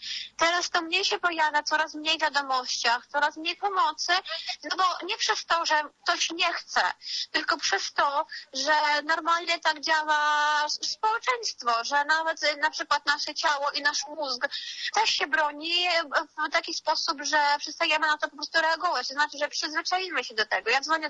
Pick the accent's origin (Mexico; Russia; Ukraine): Ukraine; now in Poland; między sobą też cały czas mówimy, my Ukraińcy, że od Polaków dostaliśmy najwięcej pomocy